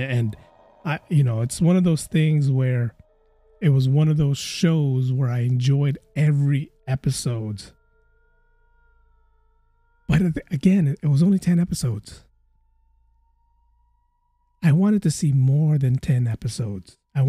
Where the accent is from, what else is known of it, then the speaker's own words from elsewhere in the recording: Philippines; Me being Filipino, I probably would have got executed in Japan.